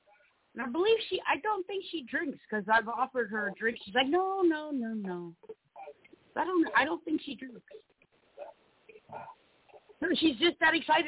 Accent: South Carolina, United States; South Carolina, that's awesome. That's my home state.

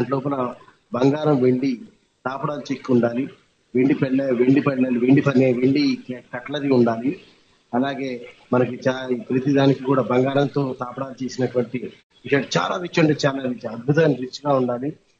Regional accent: Hyderabad, Telangana, India; నేనండి చిన్నప్పటి నుంచి అండి హైదరాబాద్లోనే ఉన్నాను, ఇప్పుడు హైదరాబాద్లో ఉన్న ఫ్యామిలీ ఉంది

